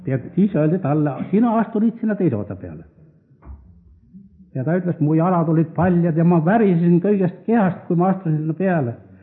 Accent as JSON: {"language": "Estonian", "region": "Hiiu County", "country": "Estonia", "said": "mina olen ka Iiumalt päritud. Ja selle tõttu, et me oleme ühised Iiuma inimesed, siis me tundsin väga hästi üksteist."}